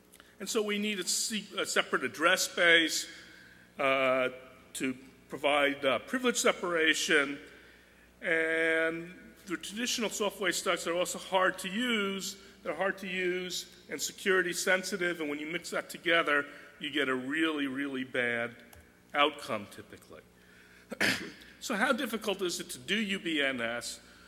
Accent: Chicago, Illinois, United States; So I'm from Chicago, so, they should have Halloween a couple of months earlier in Chicago.

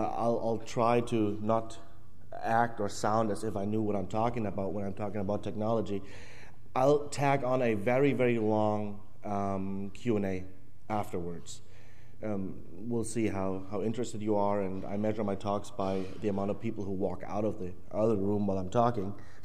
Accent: Germany; English is a second language; moved away; I'm from Germany originally.

